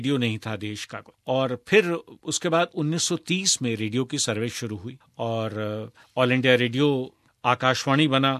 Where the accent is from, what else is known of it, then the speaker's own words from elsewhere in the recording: Lucknow, Uttar Pradesh, India; क्योंकि मैं लखनऊ में पैदा हुआ हूँ, बड़ा हुआ हूँ, तो खड़ी बोली का उच्चारण और हिंदुस्तानी बोलने का एक जो तरीका वहाँ था